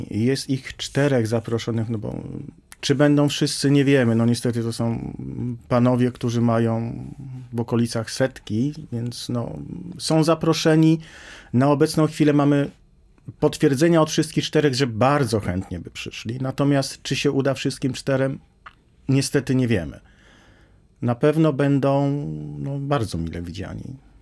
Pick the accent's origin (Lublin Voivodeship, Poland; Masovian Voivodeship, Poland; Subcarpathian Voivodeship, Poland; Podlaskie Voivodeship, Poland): Masovian Voivodeship, Poland; Warsaw; ja jestem warszawiakiem, stąd też był pomysł zorganizowania tego tutaj